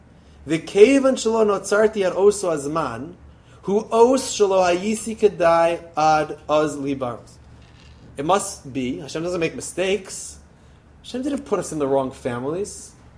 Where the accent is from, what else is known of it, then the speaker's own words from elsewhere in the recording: Philadelphia, Pennsylvania, United States; born there; But I was born in Philadelphia in 1981, Lankenau Hospital. That's where I come from.